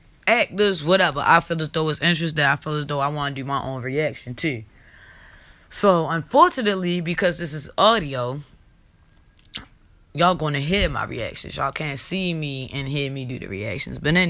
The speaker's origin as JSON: {"language": "English", "town": "Baltimore", "region": "Maryland", "country": "United States", "said": "I'm from Baltimore. That's our area code. At least one of them."}